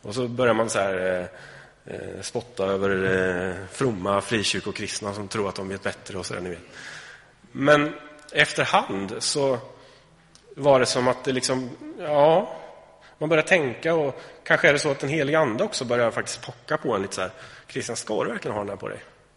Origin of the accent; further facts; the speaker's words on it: Sweden; alltså vi är ju svenskar liksom